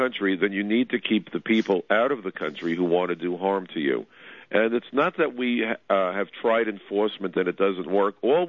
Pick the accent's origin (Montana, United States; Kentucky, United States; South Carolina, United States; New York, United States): New York, United States; New York City; New York is the safest big city in America. I am a New Yorker.